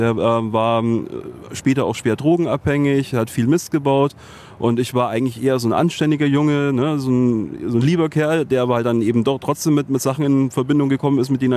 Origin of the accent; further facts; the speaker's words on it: Munich, Bavaria, Germany; born there; In München, ja.